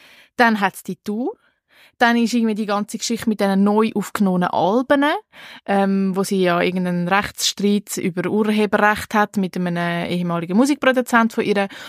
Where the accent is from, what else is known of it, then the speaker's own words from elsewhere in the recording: Switzerland; Bei uns in der Schweiz kommt er auch ins Kino, erst im 24.